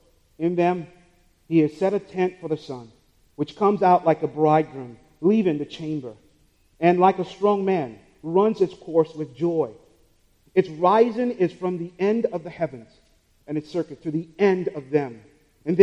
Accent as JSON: {"language": "English", "country": "St. Lucia", "tie": "born or raised there", "said": "I grew up in St. Lucia in the Caribbean."}